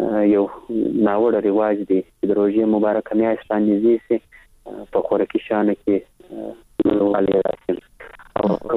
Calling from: Kandahar, Afghanistan; مزدن یار له کندهار درسره تلیفون لیکته وصل سوي.

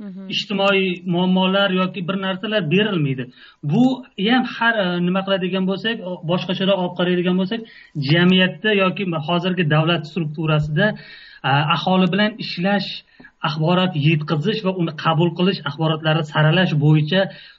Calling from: Tashkent, Uzbekistan; Men Toshkentdan.

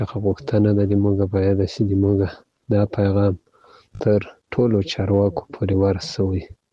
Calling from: Ghazni, Afghanistan; زه د غزنی دی ولایت دی اکتی ولسوالی څخه تاسو ته پیغام پرېږدم.

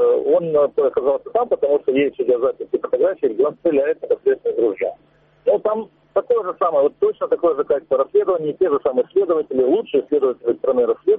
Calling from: Kramatorsk, Donetsk Oblast, Ukraine; Краматорск.

